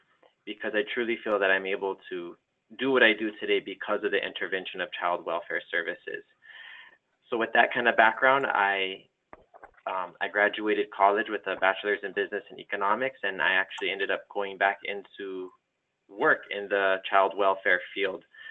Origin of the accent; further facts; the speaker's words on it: Hawaii, United States; Well, I grew up on Hawaii Island.